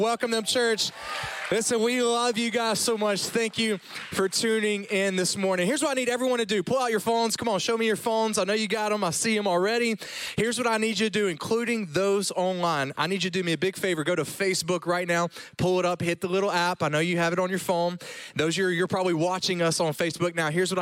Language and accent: English; Louisiana, United States; Because I'm a redneck from Louisiana, all right? And so here's the deal. And I'm not Cajun. I'm North Louisiana. So all my life I've heard, oh, well, you're just really East Texas, all right?